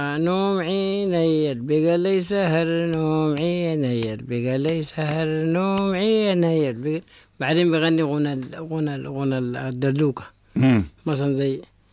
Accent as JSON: {"language": "Arabic", "country": "Sudan", "tie": "born or raised there", "said": "ولدت في الغريه دي وطلعت فيها وتربيت فيها،"}